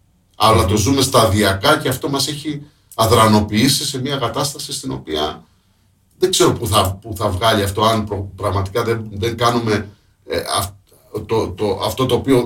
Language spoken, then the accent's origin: Greek; Crete, Greece; ντρεπόμουν να πω ότι είμαι από την Κρήτη